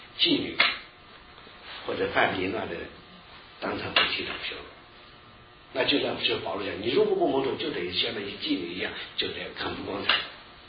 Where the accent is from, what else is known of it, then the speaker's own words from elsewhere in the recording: China; moved away; 过去在中国大陆